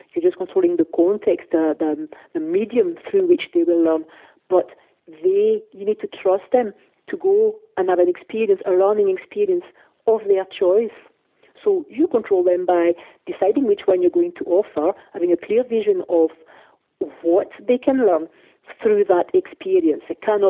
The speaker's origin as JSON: {"language": "English", "country": "France", "tie": "born or raised there", "said": "I was only too aware of because I grew up in France."}